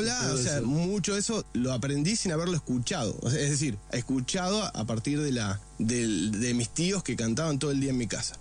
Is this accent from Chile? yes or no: no; Mercedes, Buenos Aires Province, Argentina; Exactamente, de Mercedes, una ciudad cercana a Buenos Aires, a 100 kilómetros, bastante grande ahora, actualmente.